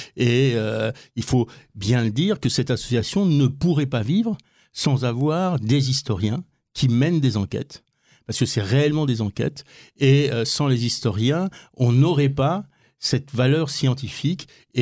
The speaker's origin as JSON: {"language": "French", "town": "Paris", "region": "Île-de-France", "country": "France", "said": "Parce que je suis un Parisien et à côté de vos locaux, et j'ai épousé une Nancéenne en 75, et donc en 96-97, j'étais à Nancy"}